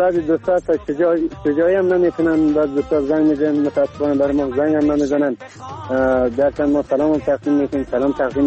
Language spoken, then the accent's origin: Persian; Afghanistan; ما هم افغانیم